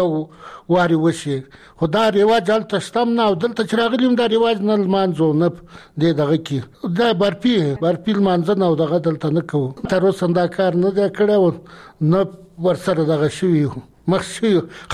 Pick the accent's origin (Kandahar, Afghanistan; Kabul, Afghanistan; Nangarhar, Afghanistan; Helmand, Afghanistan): Nangarhar, Afghanistan; موږ خو اصل د ننګرهار ولایت یو،